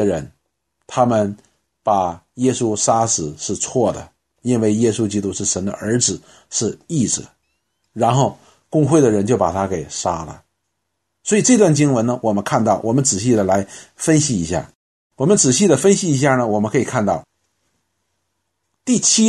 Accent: China; 因为以前他们穿的跟我们中国人差不多

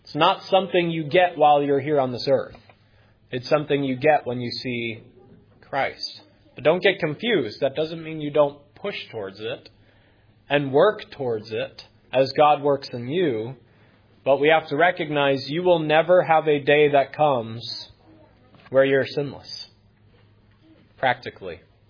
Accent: New Hampshire, United States; And I can tell you, as a fan of the Red Sox growing up in New Hampshire, we didn't look back to before the curse of Babe Ruth

